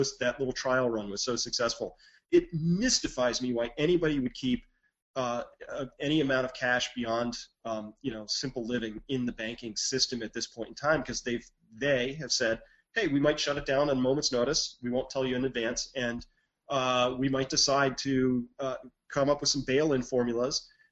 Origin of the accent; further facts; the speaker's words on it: United States; This is dyed-in-the-wool patriot. I'm American.